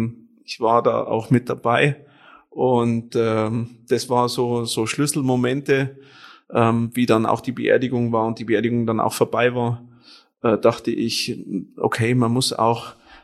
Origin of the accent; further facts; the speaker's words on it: Penting, Bavaria, Germany; born there; Gebürtig komme ich aus Penting, das ist bei Neuenburg von Walde.